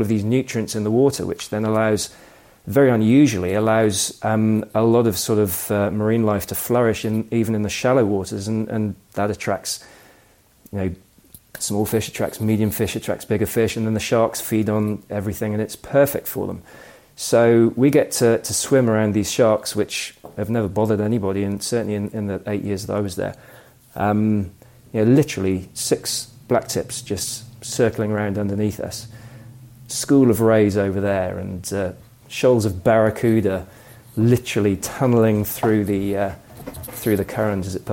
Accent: South West England, United Kingdom; Southwest of, well, very close to you guys, actually. I hail from Somerset.

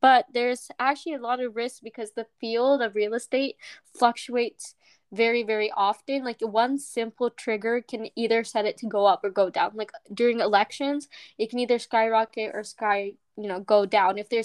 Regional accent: Florida, United States; Like, I do know people back in my hometown in Florida.

